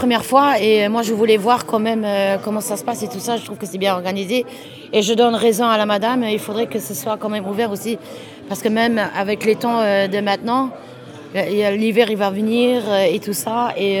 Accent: Luxembourg; du Luxembourg, parce que moi, je suis luxembourgeoise.

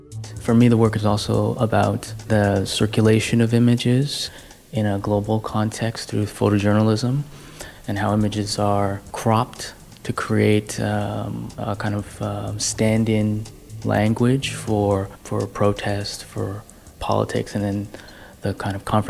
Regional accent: Toronto, Ontario, Canada; also born or lived in Hong Kong; I'm a Toronto-based artist, and I was born in Hong Kong, but I've lived most of my life in Toronto, and I've lived in other places in the United States and in Europe.

